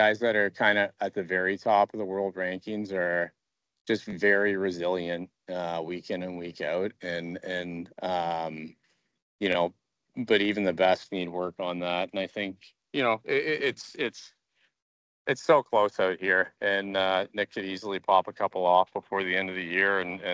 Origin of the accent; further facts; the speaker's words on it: Canada; we share common backgrounds being Canadian